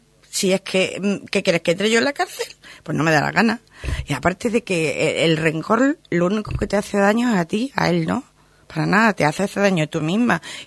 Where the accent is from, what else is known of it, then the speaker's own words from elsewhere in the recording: Spain; En razas, pues todos somos españoles. Y además, los dos somos del mismo sitio.